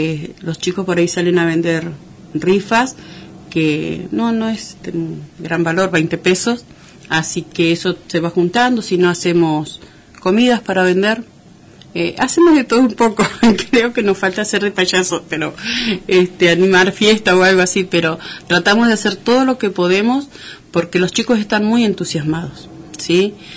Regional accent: Argentina; tenemos que estar orgullosos de que somos argentinos

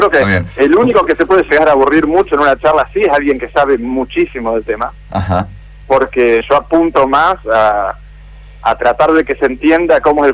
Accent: Paraná, Entre Ríos, Argentina; now in Santa Fe, Argentina; yo soy de Paraná también, ¿no?

